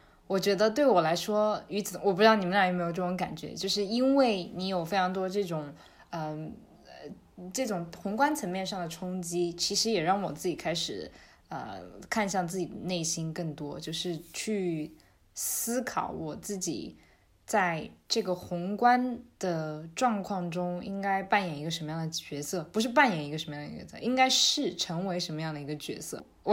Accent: Sichuan, China; 我也是四川人，我特别想念四川的回锅肉。

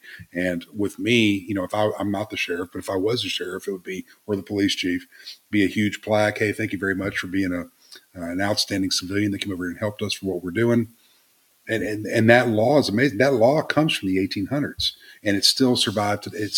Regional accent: Texas, United States; I'm from Texas, guys. What's up?

